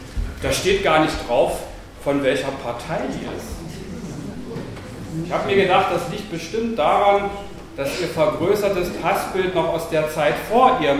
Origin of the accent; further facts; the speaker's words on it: Berlin, Germany; born there; Ich bin ja gebürtiger Berliner. Und immer, wenn ich zurückkomme von Berlin, dann sagt meine Frau, ich würde Berlinern.